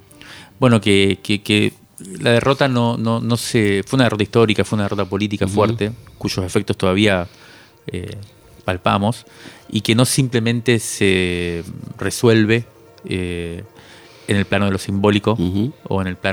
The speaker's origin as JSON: {"language": "Spanish", "country": "Cuba", "tie": "born or raised there", "said": "como me crié en Cuba, conocía la Sierra Maestra."}